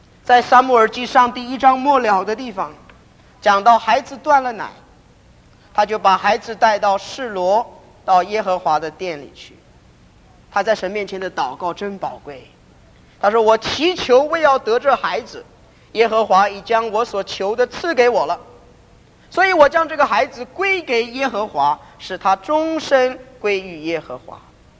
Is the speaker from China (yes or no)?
no; Taiwan; 我从台湾来，我知道在台湾现在传道人需要的情形。